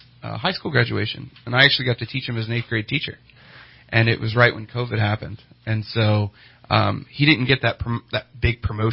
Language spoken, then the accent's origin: English; Sacramento, California, United States; No, so we're from Sacramento originally.